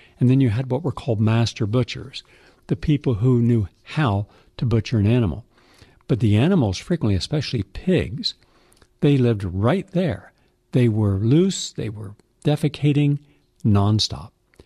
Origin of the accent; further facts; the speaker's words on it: the South, United States; Now, in the South, I come from the South. My family's from North Carolina and Kentucky and Virginia. That's where both my mom and dad's family grew up.